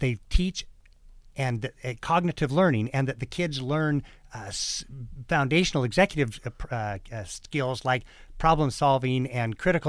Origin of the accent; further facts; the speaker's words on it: Phoenix, Arizona, United States; I mean, I'm from Phoenix, Arizona, and in the magical, mythical bird Phoenix applies more to Detroit than it does to my hometown